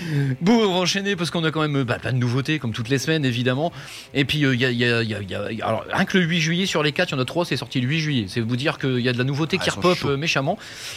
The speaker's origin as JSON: {"language": "French", "region": "Hauts-de-France", "country": "France", "said": "Je suis du Nord, moi."}